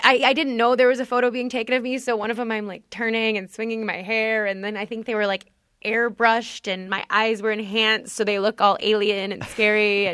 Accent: Detroit, Michigan, United States; I'll go somewhere and they'll go, where are you from? And I go, Detroit.

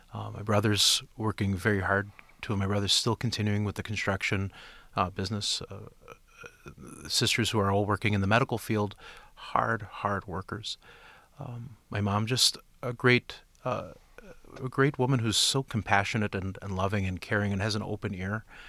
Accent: Romulus, Michigan, United States; Yes, we grew up in Romulus on Eureka Road, just near the airport.

